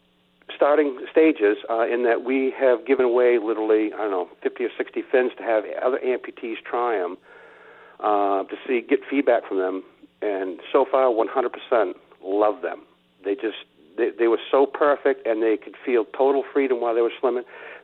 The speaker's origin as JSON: {"language": "English", "town": "Mount Desert Island", "region": "Maine", "country": "United States", "tie": "born or raised there", "said": "and I grew up down on Mount Desert Island, enjoyed swimming"}